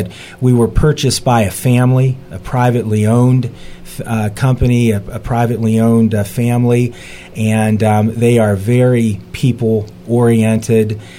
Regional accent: Canton, Ohio, United States; Well, I am not a Indiana native. I grew up in Canton, Ohio, so most people know the Pro Football Hall of Fame.

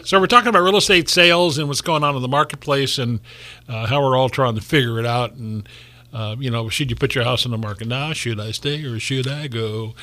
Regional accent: Guerneville, California, United States; And I was raised in Guerneville, and the Vets Hall, in the old days when I was a kid, that was used pretty much for, civic, gatherings, this kind of thing.

